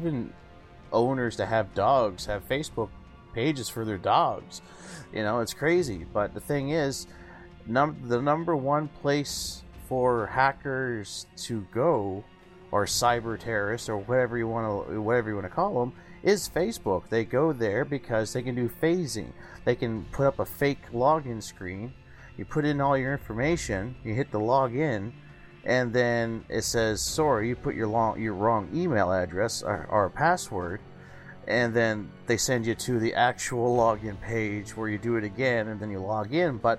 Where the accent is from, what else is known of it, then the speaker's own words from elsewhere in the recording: Canada; Well, wait a minute. I'm Canadian.